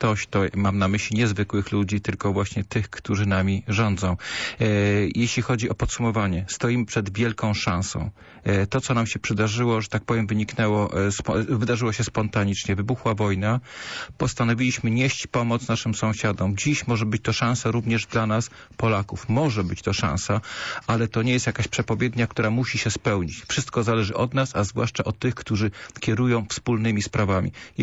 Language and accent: Polish; Poznań, Greater Poland Voivodeship, Poland; Jak powiedziałem, jestem z Dolnego Łazarza